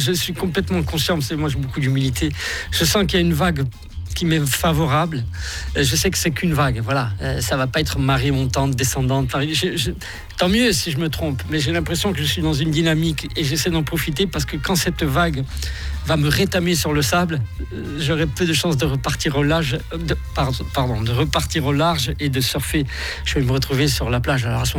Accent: Corsica, France; comme chez nous en Corse, vous avez des paysages magnifiques et vous les préservez.

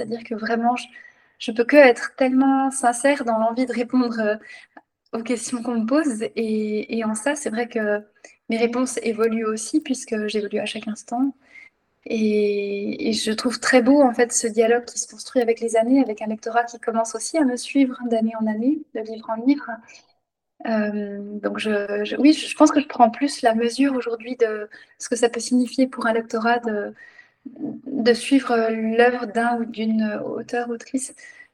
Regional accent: Jura, Switzerland; J'ai grandi dans le Jura suisse à partir de l'âge de 5 ans. J'ai fait le lycée. Ensuite, j'ai étudié à Bienne.

